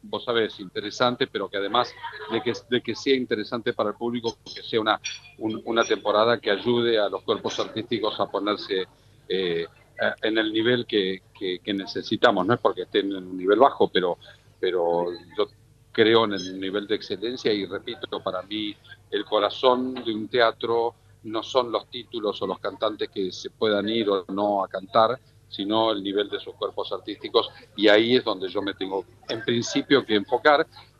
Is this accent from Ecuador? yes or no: no; Argentina; accent: Argentine; Entonces voy a tener que endulzar de alguna manera mi forma argentina.